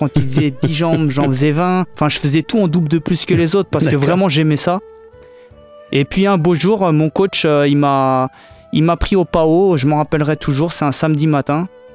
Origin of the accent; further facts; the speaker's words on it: Le Mans, Pays de la Loire, France; Eh ben moi je suis originaire du Mans.